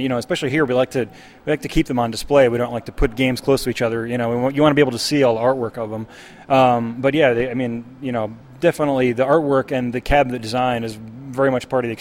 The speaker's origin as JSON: {"language": "English", "town": "Minneapolis", "region": "Minnesota", "country": "United States", "said": "I mean, I'm from Minneapolis too, but originally."}